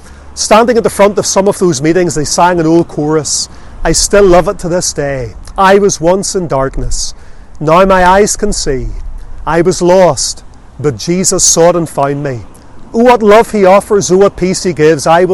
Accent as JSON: {"language": "English", "town": "Lisburn", "region": "Northern Ireland", "country": "United Kingdom", "tie": "born there", "said": "I was born in Lisburn here in 1978 into a very good home."}